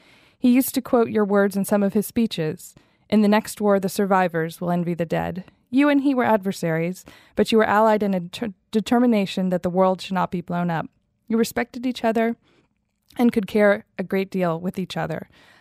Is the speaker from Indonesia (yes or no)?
no; United States; I'm American